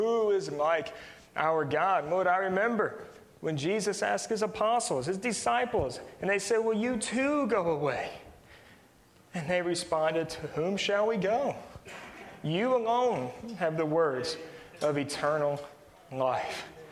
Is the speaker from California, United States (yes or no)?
no; Jefferson City, Missouri, United States; I was born, I was raised in Jeff City. We went to a Catholic grade school. We went to a Catholic high school.